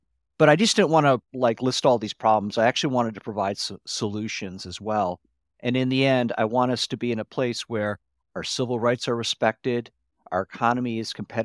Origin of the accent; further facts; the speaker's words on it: Michigan, United States; Yeah, no, I grew up in Michigan. I went to the University of Michigan, and I saw Silicon Valley as a place where things could happen, that you didn't have to wear a suit.